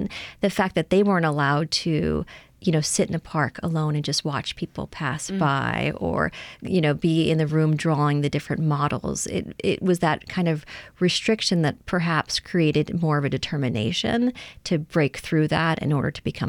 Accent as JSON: {"language": "English", "town": "New Orleans", "region": "Louisiana", "country": "United States", "tie": "born or raised there", "said": "So as a mother-daughter team living in New Orleans, growing up in New Orleans, we know what's authentic and a description of New Orleans."}